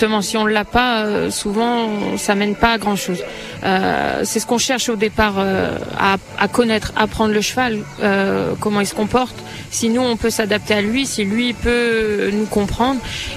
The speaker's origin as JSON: {"language": "French", "country": "France", "lives_now": "Morocco", "said": "Alors moi, en tant que Française, je pense que je m'en rends un peu moins compte que les Marocains."}